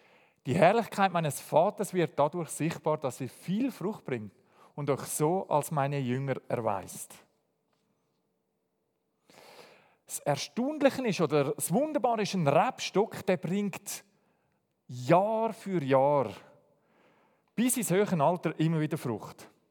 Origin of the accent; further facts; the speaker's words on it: Zurich, Switzerland; ich bin ein Städter, ich bin in Zürich aufgewachsen